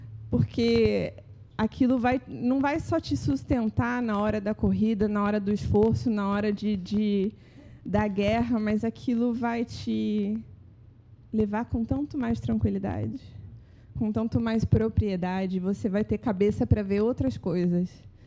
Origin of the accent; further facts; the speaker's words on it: Goiás, Brazil; eu sou de Goiás, eu sou da fazenda. Minha vida era andar a cavalo.